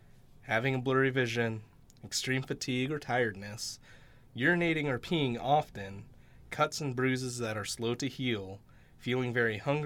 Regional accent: Bethel, Alaska, United States; I grew up here in Bethel all my life, and I've actually been working at YK for the past 10 years.

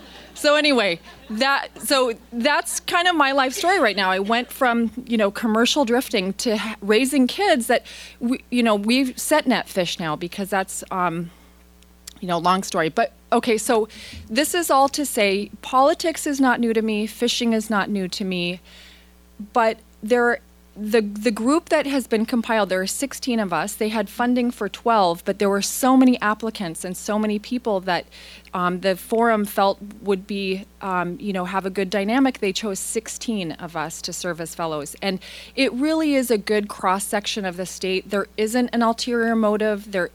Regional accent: Alaska, United States; I grew up commercial fishing on the Kuskokwim River.

